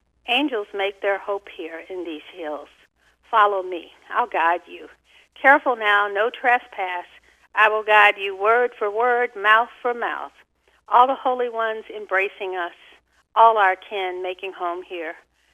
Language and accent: English; Kentucky, United States; no one ever mentioned that I was from Kentucky.